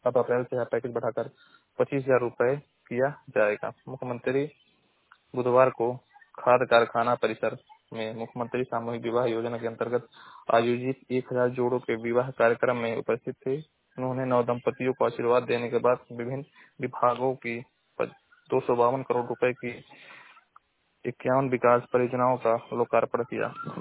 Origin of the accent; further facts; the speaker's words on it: Maharajganj, Uttar Pradesh, India; मैं जिला महाराजगंज का निवासी हूँ।